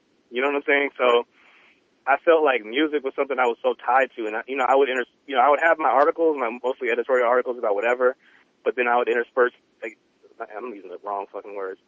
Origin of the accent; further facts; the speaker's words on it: California, United States; moved away; Oh, I mean, well, obviously I'm from the Bay. Shit, man. Like, honestly, I left the Bay in 2000